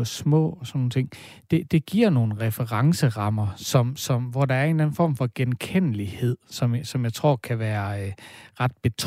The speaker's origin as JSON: {"language": "Danish", "region": "North Denmark Region", "country": "Denmark", "tie": "born or raised there", "said": "det betyder mest at være fra Danmark eller være fra Nordjylland, hvor jeg er vokset op, det er, når jeg ikke er der."}